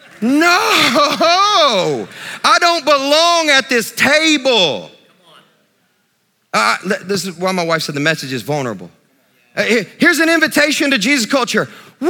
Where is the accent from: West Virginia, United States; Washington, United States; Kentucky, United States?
Kentucky, United States; Sacramento; I am from Sacramento, Kentucky, all right? That's where I grew up. There ain't nothing there but corn and tobacco, and that's it.